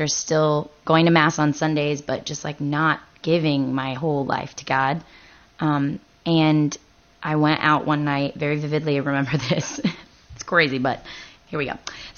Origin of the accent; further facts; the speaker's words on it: Florida, United States; So born and raised in Florida, I'm here serving with SPO at Ohio State.